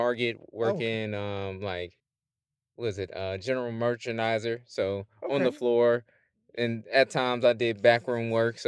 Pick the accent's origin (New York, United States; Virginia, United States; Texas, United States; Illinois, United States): Illinois, United States; Madison; also born or lived in Jefferson City, United States; As you heard … I lived in Jefferson City for a majority of my life. I'm originally from Madison, Illinois, just over the, over the bridge.